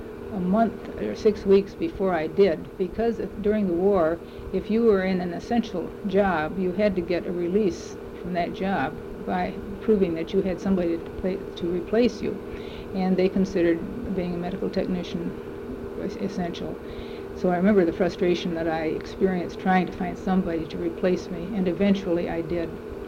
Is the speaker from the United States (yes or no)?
yes; Eaton Rapids, Michigan, United States; I was born in Eaton Rapids, Michigan, which is about 20 miles from here. I graduated from high school in Eaton Rapids